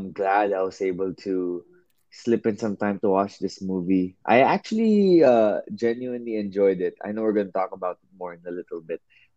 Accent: Philippines; I'm actually Indian, full-blooded Indian. just grew up in the Philippines.

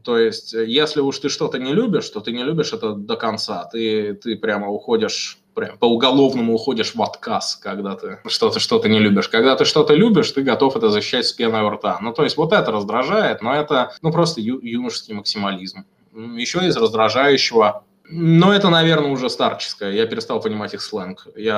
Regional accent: Russia; accent: Russian; у меня страшный русский акцент, но я свободно говорю на английском

